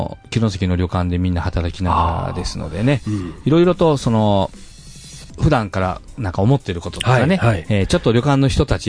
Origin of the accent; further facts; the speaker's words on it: Kinosaki, Hyogo, Japan; やはり城崎で生まれ育った私でございますので